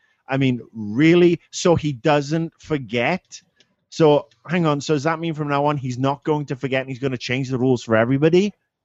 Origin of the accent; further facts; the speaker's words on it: Wales, United Kingdom; born there; I was born in Wales, and I lined up for 2 hours with my mother to watch it at the Llanelli Entertainment Center when I was seven.